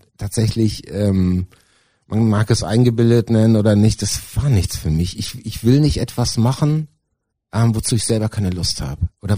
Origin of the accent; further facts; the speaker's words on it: Kiel, Schleswig-Holstein, Germany; Ich komme ursprünglich aus Kiel